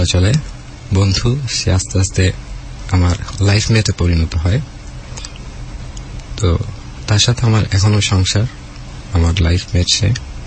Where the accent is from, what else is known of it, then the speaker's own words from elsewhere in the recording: Dhaka, Dhaka Division, Bangladesh; আমি ঢাকার বীরপুরে জন্মগ্রহণ। আমার জন্ম একটা নিম্নবিত্ত পরিবারে বলা যায়। আমি চার ভাই, এক বোনের ভিতর আমি ভাইদের ভিতর ছোট